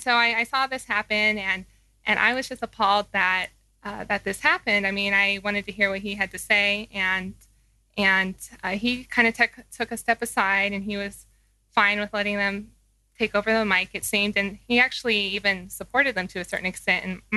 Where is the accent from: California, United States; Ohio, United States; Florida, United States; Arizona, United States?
California, United States; Palm Springs; Yeah, I'm actually from California, the Palm Springs area. That's where I'm born and raised.